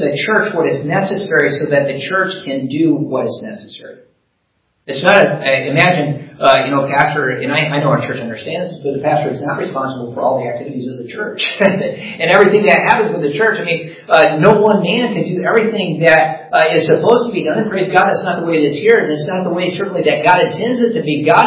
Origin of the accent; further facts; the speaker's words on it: Hudson, Wisconsin, United States; My church that I grew up in Hudson, Wisconsin, we had P1 through P3, P4 through P6, S1 through 6 all together.